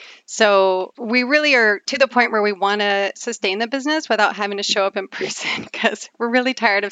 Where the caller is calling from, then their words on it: Salem, Oregon, United States; I'm calling from Salem, Oregon